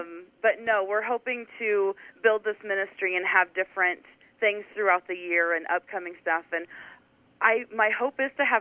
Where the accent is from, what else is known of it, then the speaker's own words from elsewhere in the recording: Riverton, Iowa, United States; I'm originally from Riverton, Iowa, which is way down south